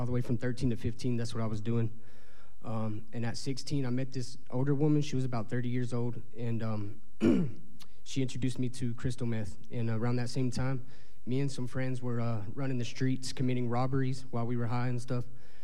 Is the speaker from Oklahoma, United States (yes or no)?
no; Midland, Texas, United States; I'm from Midland, Texas. And I was all the way until 11 years old.